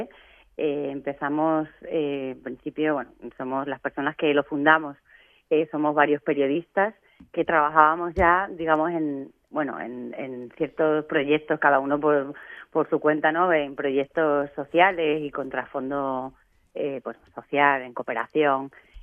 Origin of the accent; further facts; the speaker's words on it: Valdencín, Extremadura, Spain; nosotras somos de Extremadura, de un pueblito que se llama Valdencín